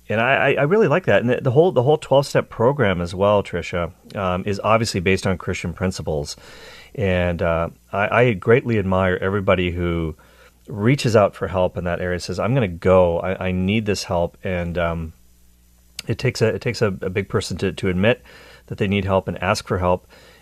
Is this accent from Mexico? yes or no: no; Ireland; I'm Irish